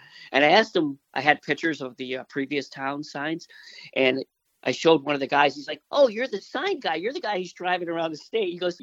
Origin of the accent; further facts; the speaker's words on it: Bridgeport, Connecticut, United States; I grew up in Bridgeport. When we were young, we used to get on the parkway and head to New York.